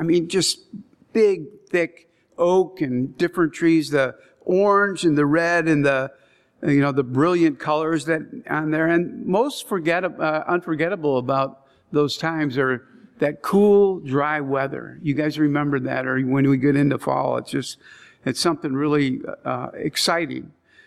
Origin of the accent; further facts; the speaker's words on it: Chicago, Illinois, United States; You know, I grew up in Chicago.